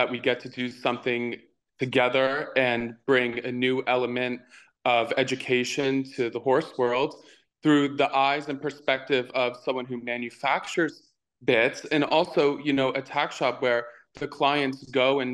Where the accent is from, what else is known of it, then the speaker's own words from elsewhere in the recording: Florida, United States; So I grew up in South Florida, where my grandparents had a stable.